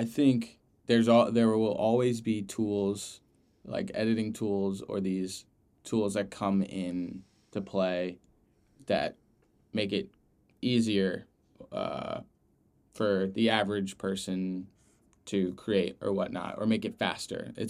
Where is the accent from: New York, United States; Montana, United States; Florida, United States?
New York, United States; Long Island; also born or lived in Charleston; I grew up in Long Island, and then I went to school in Charleston, which both those places are probably as flat as loose leaf.